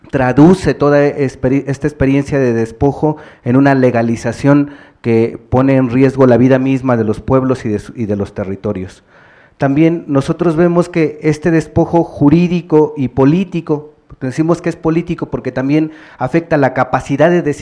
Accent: Papantla, Veracruz, Mexico; vengo de Papantla, con un saludo desde allá.

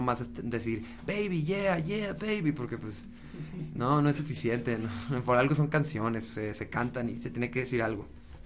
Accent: Hermosillo, Sonora, Mexico; yo vengo de Hermosillo, Sonora. Me vine a vivir acá a estudiar composición. Y pues aquí me quedé trabajando más que nada para medios audiovisuales.

